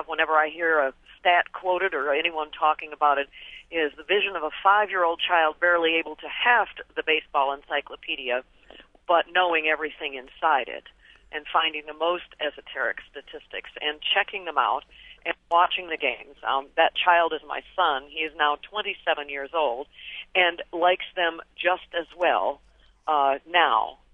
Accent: Chicago, Illinois, United States; I grew up in the Chicago area and am a diehard Cubs fan even now.

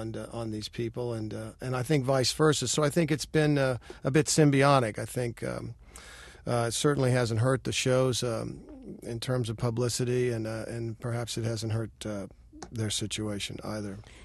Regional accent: Fort Worth, Texas, United States; I grew up in Fort Worth because there was a branch of the Frank Paxton Lumber Company there that my dad worked for his whole life

